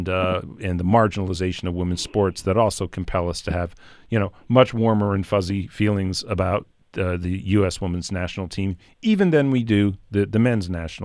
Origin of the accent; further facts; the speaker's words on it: Italy; I grew up partly in Italy.